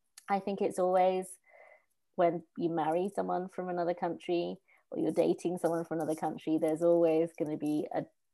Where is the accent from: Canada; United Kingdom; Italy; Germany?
United Kingdom; England; moved away as an adult; now in New Jersey, United States; I'm from England originally. I moved to New Jersey 3 years ago with my husband, Johnny, and my two children, Henry and Bella, who are now 7 and 4.